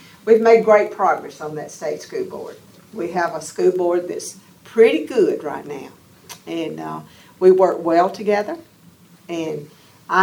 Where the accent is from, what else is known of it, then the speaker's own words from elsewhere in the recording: Georgia, United States; But I grew up in DeKalb County several years ago, have a farm up at Kilpatrick now.